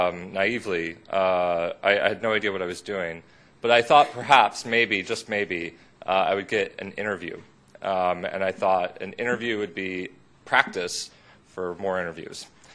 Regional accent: United States; moved away as an adult; I'm an American originally, and my student visa was going to expire

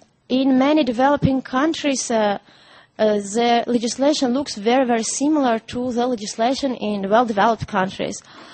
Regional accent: Armenia; English is a second language; now in Netherlands; I'm originally from Armenia, but I live in Netherlands.

